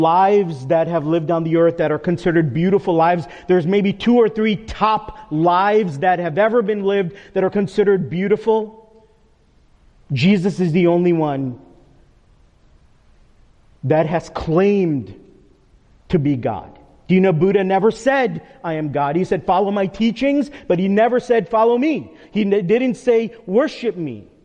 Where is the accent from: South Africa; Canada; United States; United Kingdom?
United States; New York; I'm a New Yorker. I used to serve in some different churches in the New York metro area.